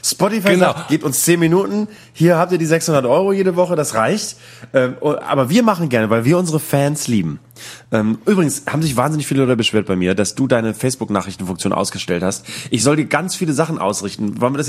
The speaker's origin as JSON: {"language": "German", "region": "Bremen", "country": "Germany", "tie": "born or raised there", "said": "Bei uns in Bremen-Nord gab es ein Edeka gegenüber von meiner Schule"}